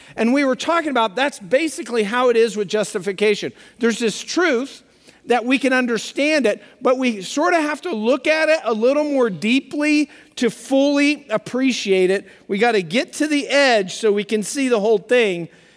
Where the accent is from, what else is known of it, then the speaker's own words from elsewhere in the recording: Colorado, United States; I'm from Colorado, but on the eastern side